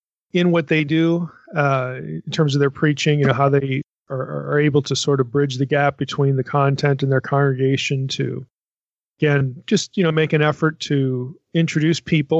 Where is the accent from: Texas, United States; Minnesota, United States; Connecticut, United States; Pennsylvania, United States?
Pennsylvania, United States; Lebanon; Well, just so you know, I'm from Lebanon, Pennsylvania. That's my hometown.